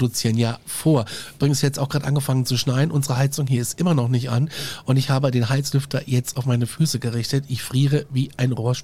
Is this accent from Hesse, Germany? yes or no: yes; Eschhofen, Hesse, Germany; Ich komme tatsächlich aus der Ecke, aus der Patrick nämlich kommt, nämlich aus Eschhofen.